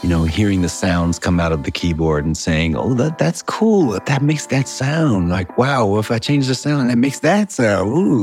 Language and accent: English; Pasadena, California, United States; I'm from Pasadena.